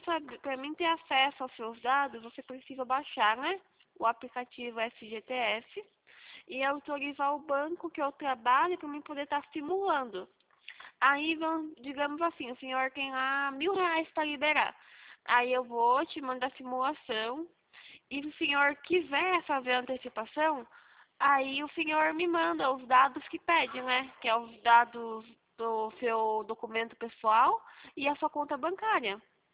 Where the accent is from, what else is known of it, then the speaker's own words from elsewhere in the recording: São Paulo, Brazil; Eu sou do interior de São Paulo, Capixinguinha.